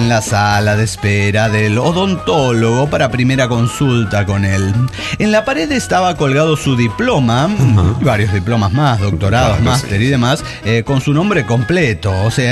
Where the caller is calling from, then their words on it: Coatzacoalcos, Veracruz, Mexico; de Coatzacoalcos, Veracruz.